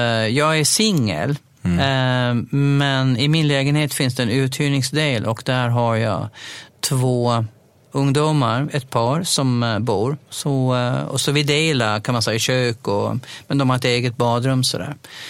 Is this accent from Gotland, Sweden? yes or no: yes; Dalhem, Gotland, Sweden; under mina tonår, när jag nog bodde kvar hemma i Dalem då